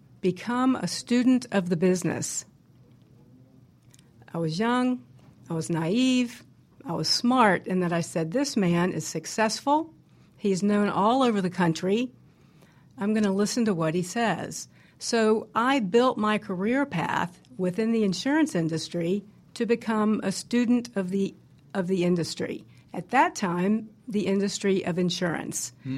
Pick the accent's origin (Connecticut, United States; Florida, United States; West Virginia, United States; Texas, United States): Florida, United States; Jacksonville; moved away as an adult; also born or lived in St. Augustine / New York / California / Baltimore; I was born in St. Augustine, Florida. I was raised in Jacksonville, two brothers and a sister, two loving, wonderful parents, and left Florida in 1979 to venture out as a young rookie in my career